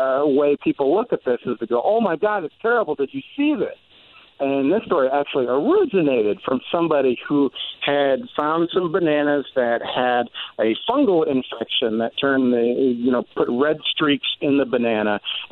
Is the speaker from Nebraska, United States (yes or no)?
yes; Nebraska, United States; Jason, you know I'm from Nebraska originally